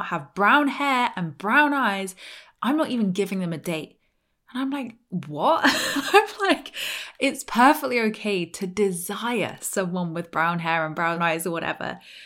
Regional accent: United Kingdom; And I'm like, but we're British. It's half-assed.

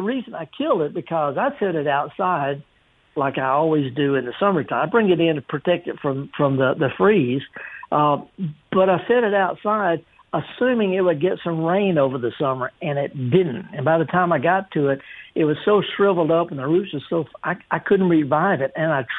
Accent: the South, United States; Yeah, I call it arbor vitae because I'm just from the South.

